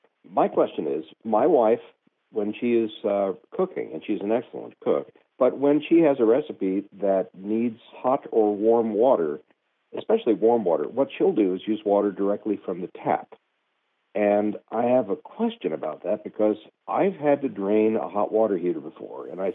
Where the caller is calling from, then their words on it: LaGrange, Kentucky, United States; I'm calling from LaGrange, Kentucky.